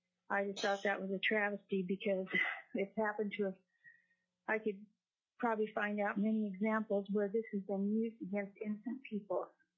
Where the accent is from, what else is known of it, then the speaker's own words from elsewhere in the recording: Soldotna, Alaska, United States; Yes, I'm from Soldotna. … And Soldotna, Alaska.